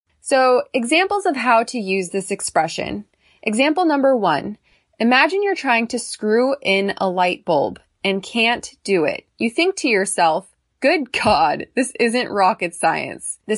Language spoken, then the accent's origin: English; United States; I'm not German. I'm not male. I'm not short, right? I'm American.